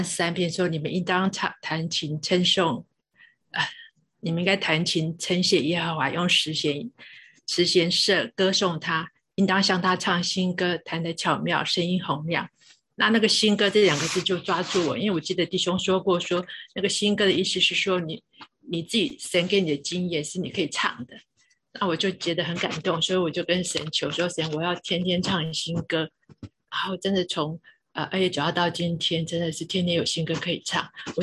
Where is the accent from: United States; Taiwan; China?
United States; Seattle, Washington; 我是西雅图的，